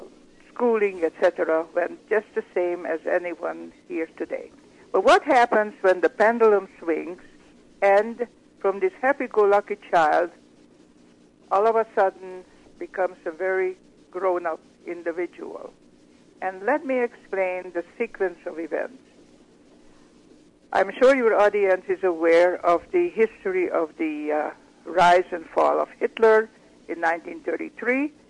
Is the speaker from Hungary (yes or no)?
yes; Hungary; English is a second language; now in United States; I was born and raised in Hungary in a devout religious family, loving family, middle class, hardworking people.